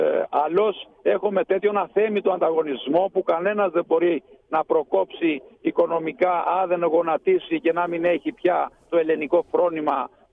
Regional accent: Dropull, Gjirokastër County, Albania; εγώ που είμαι από τη Δρόπολη του Αργυρικάστρου

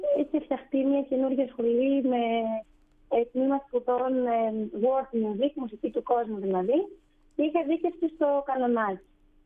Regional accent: Crete, Greece; Αλλά δυστυχώς, επειδή είμαι από την Κρήτη

